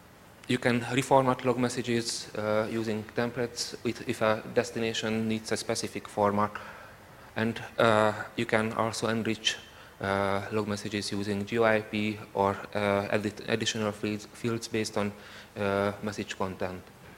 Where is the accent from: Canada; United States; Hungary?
Hungary; English is a second language; from Hungary.